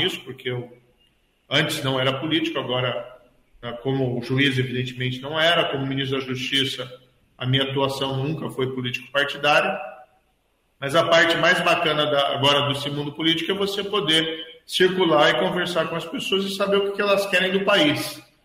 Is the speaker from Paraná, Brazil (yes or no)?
yes; Maringá, Paraná, Brazil; born there; Quando eu era criança, nasci lá em Maringá